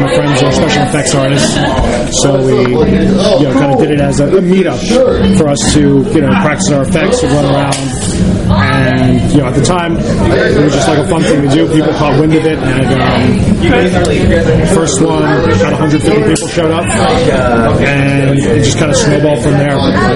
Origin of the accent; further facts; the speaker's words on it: New York, United States; now in Philadelphia, United States; And I'm from New York, and we did a lot of like nightlife and parties in New York, but our company moved to Philly about 11, 12 years ago